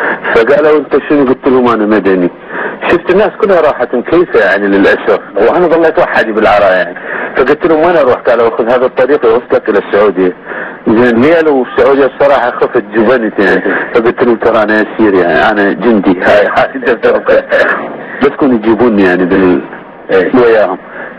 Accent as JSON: {"language": "Arabic", "town": "Samawah", "region": "Muthanna", "country": "Iraq", "said": "أنا من مدينة السماوة"}